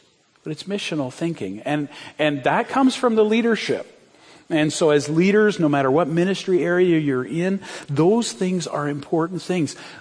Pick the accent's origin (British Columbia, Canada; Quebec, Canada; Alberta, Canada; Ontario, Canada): Ontario, Canada; Brantford; We grew up in Brantford